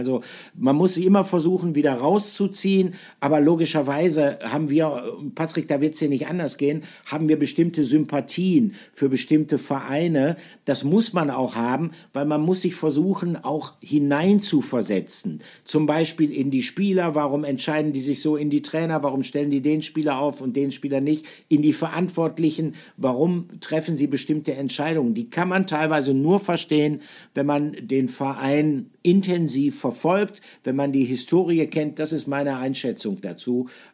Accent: Bielefeld, North Rhine-Westphalia, Germany; Ich komme aus Bielefeld, ich bin aus Westfalen.

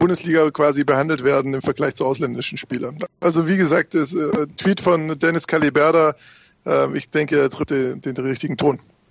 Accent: Southern Germany, Germany; es ist halt ein Geschmäckle. So würden wir es bei uns in Süddeutschland sagen

